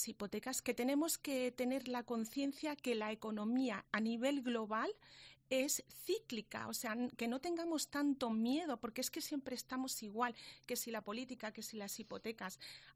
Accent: Antequera, Andalusia, Spain; born there; now in Granada, Spain; Pues mira, yo nací en Antequera, con lo cual soy malagueña y yo estoy enamorada de Granada.

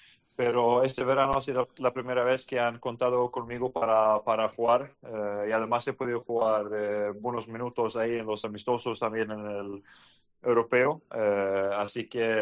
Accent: Sweden; Y además, siendo sueco, no es cada vez que podemos ir al europeo.

